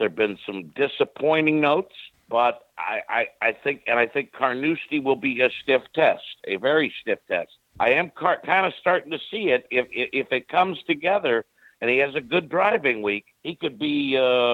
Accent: United States; And it's one of the closest events, obviously, to my hometown up in the Quad Cities area.

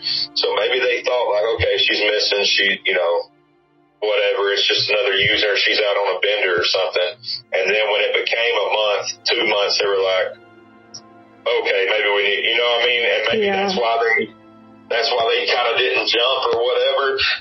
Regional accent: the South, United States; I'm from the South. I'm a very protective person.

